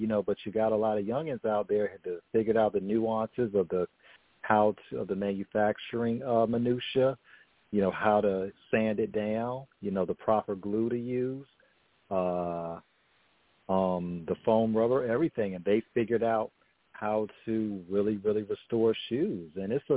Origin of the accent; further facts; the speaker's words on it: Hampton Roads, Virginia, United States; from my hometown of Hampton Roads, Virginia